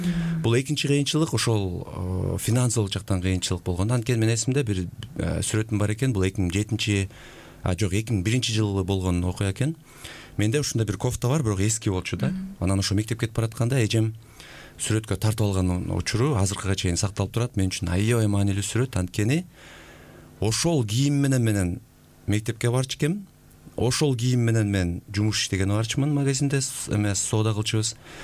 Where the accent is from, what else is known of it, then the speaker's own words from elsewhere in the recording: Talas Region, Kyrgyzstan; Мен ошол Талас жеринде чоңойгонмун. Үй бүлөбүздө 7 бир тууган.